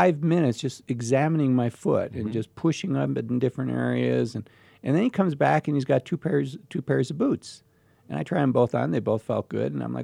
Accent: Cleveland, Ohio, United States; So, I grew up in Cleveland, Ohio. I was fortunate, for whatever reason, my family thought it was important.

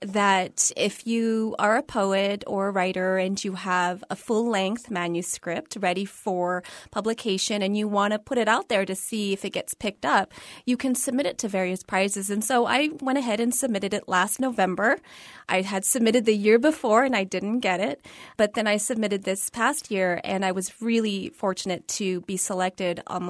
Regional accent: United States; born there; For me, since I was born here in America, I didn't experience the war in the way that my parents and many of my elders did.

